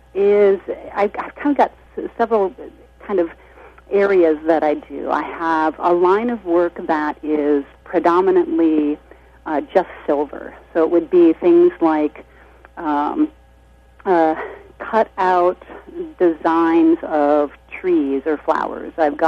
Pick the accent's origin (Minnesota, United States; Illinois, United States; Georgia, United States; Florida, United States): Minnesota, United States; We're originally from Minnesota, but we knew each other through high school